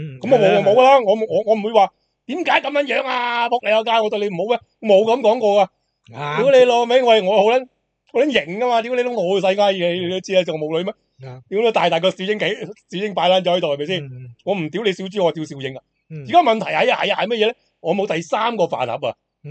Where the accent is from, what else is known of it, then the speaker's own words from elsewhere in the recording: Foshan, Guangdong, China; 因為你知我佛山人嚟噶，我年年都要拜山。